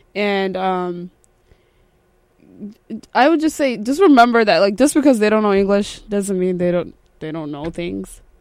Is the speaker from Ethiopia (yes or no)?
yes; Ethiopia; also born or lived in South Sudan; now in Jacksonville, United States; So I was born in South Sudan, and I've never seen South Sudan because as soon as I was born, we migrated over to Ethiopia. And at the refugee camp, and that's where I grew up.